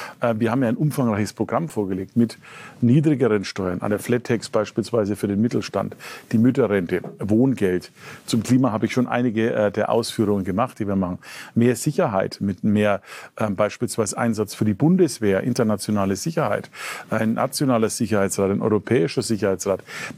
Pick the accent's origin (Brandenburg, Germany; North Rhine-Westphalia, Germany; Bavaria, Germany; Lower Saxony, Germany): Bavaria, Germany; Als Franke